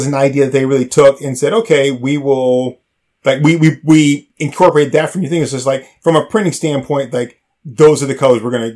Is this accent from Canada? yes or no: yes; Canada; I'm a Canadian guy that feels more at home in Japan than any place.